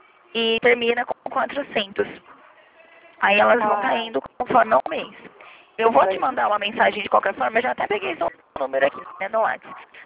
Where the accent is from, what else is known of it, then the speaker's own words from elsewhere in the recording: Bauru, São Paulo, Brazil; Eu sou de Bauru, São Paulo